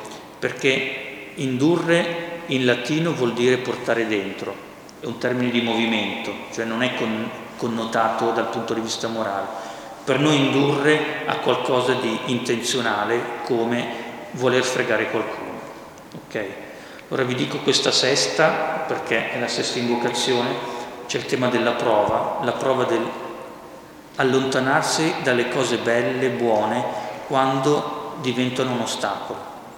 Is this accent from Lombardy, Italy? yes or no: yes; Milan, Lombardy, Italy; born there; Io sono nato a Milano